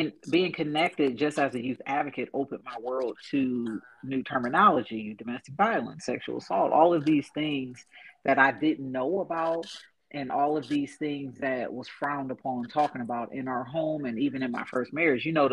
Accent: Akron, Ohio, United States; My home community is in Akron, Ohio. So I was born and raised in Akron, Ohio.

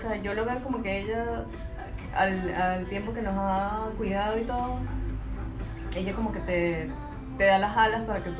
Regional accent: Venezuela; moved away; nosotros salimos de Venezuela por aprender.

